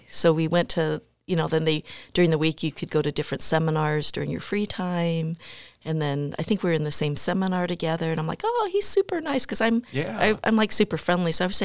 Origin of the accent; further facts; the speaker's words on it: Torrance, California, United States; I was from Torrance.